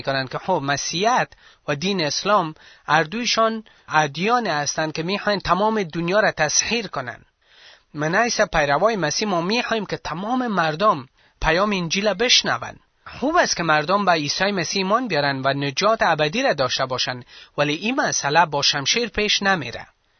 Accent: Afghanistan; ما کسایی که پیروای عیسی مسیح هستیم، مسیحای افغان، ما افغان هستیم.

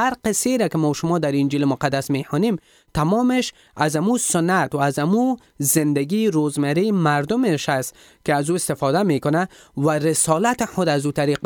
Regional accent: Afghanistan; افغان هستیم، ما از این فرهنگ هستیم، ما از این کشور هستیم، ما کدام بیگانی نیستیم.

